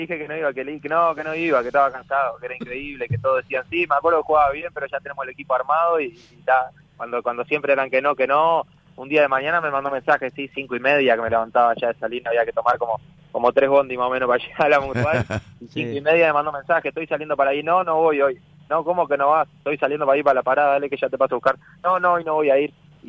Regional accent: Uruguay; siendo uruguayo, hinchando por Uruguay

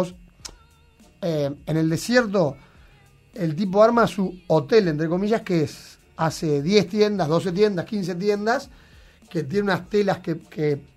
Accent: Montevideo, Uruguay; born there; Porque yo nací en el Prado

